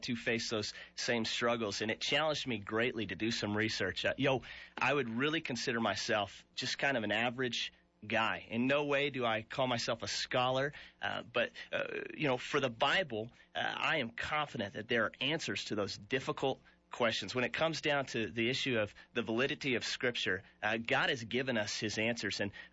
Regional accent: Albuquerque, New Mexico, United States; Sure. Well, I grew up here in Albuquerque, New Mexico.

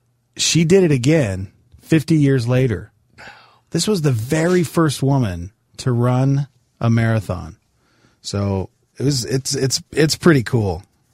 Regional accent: Montana, United States; especially where I grew up in Montana and stuff, people hit a lot of wildlife, deer, elk

